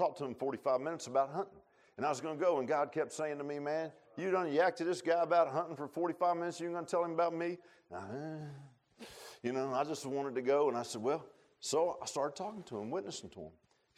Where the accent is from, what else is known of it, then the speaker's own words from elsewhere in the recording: Virginia Beach, Virginia, United States; remember one time when I was a kid, and I grew up in Virginia Beach, and in the neighborhood, there was a farms fields over